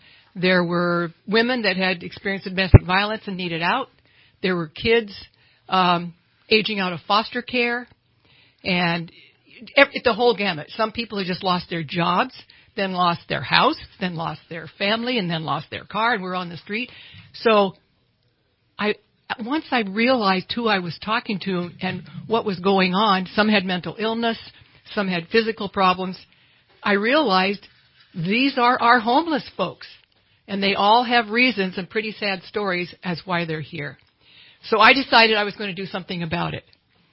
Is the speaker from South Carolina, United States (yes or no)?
no; Reading, Pennsylvania, United States; also born or lived in Tucson; I grew up in Reading and have a strong connection here.